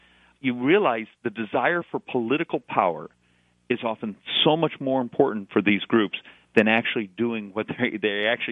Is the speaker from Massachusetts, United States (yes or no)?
no; Arizona, United States; And remember, I'm from Arizona, so we are sort of ground zero for having to bear the cost of these policies